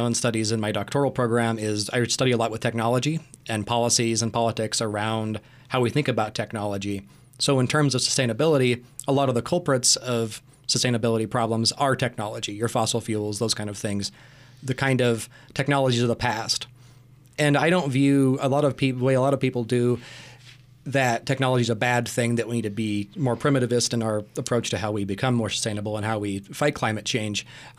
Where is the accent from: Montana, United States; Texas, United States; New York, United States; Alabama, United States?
Montana, United States; Dillon; So I'm from Montana, Dillon, just up the road from Pocatello.